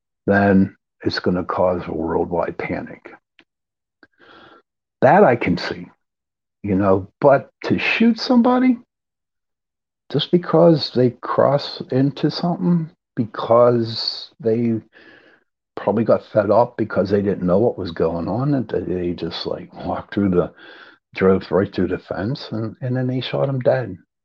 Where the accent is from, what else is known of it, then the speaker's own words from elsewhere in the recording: Pennsylvania, United States; I'm from Pennsylvania. And we have a little town called Kecksburg.